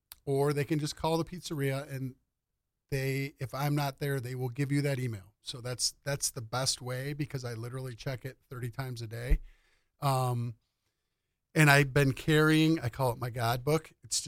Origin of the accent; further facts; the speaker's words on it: Orion, United States; we grew up in Orion in the 80s and 90s. So it wasn't nearly what it is now. And we were a mile out of town.